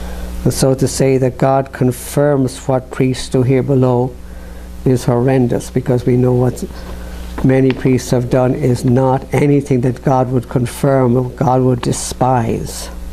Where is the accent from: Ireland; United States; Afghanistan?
Ireland; Dublin, Leinster; also born or lived in Rome; heard them when I was growing up in Dublin, Ireland, and later on when I was training for the priesthood, finishing in Rome, Italy.